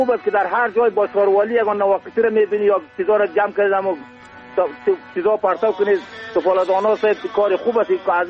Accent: Bamyan, Afghanistan; ما مردم خود اطراف هستیم، در شار نیستیم، ولایت ما بامیان و لسوالی کامر سید.

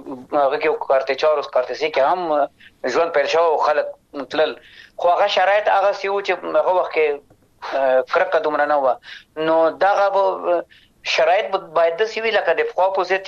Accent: Afghanistan; زه افغان یم د افغانستان یم

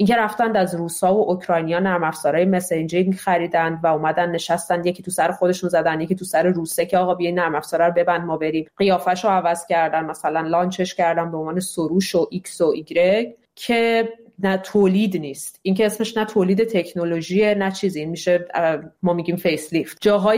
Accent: Iran; born or raised there; moved away as an adult

